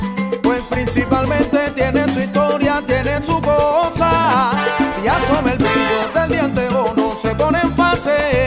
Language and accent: Spanish; Marianao, Havana, Cuba; Hay nacido en el municipio de Marianao. Mariao, yo soy de Marianao